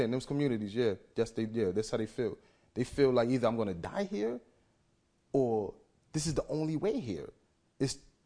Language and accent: English; Brooklyn, New York, United States; I grew up in Brownsville section of Brooklyn. This is a bad neighborhood.